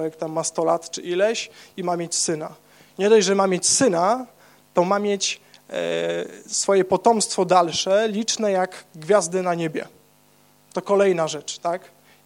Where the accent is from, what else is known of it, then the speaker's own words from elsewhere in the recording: Kraków, Lesser Poland, Poland; Ja tutaj jestem z Krakowa, mąż i ojciec